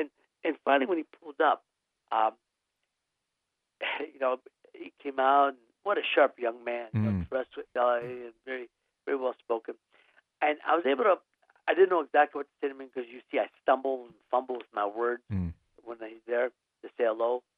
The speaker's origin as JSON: {"language": "English", "town": "Youngstown", "region": "Ohio", "country": "United States", "tie": "born or raised there", "also_born_or_lived": "Santa Monica", "said": "I mean, I'm back in my hometown of Youngstown. I was Santa Monica, California for 30 years. But I came back to Youngstown 3 years ago."}